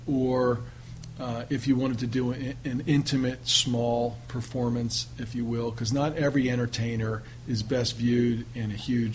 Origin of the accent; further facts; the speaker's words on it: Trenton, New Jersey, United States; recognizing I'm from Trenton, New mm-hmm. Jersey, so I happen to like the Northeast